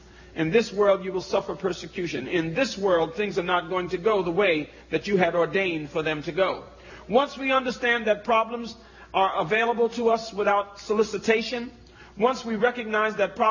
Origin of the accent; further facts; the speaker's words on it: New York, United States; I got pushed a couple times too, but you know, I'm from New York, so.